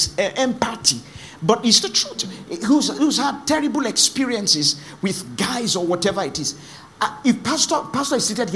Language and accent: English; Lagos, Nigeria; I grew up in Lagos.